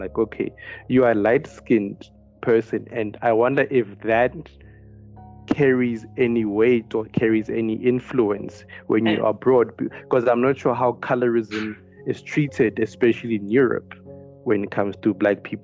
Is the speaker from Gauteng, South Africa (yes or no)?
yes; Johannesburg, Gauteng, South Africa; I am technically umXhosa, but I grew up in Joburg. I grew up totally outside of that language and that culture.